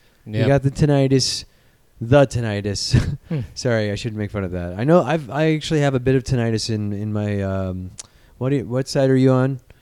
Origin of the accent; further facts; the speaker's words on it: England, United Kingdom; To me, I'm English. It's all the same.